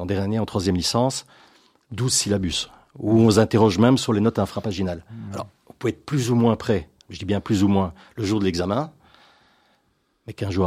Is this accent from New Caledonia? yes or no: no; Etterbeek, Brussels-Capital Region, Belgium; Oui, je suis belge, bruxellois, né à Etterbeek.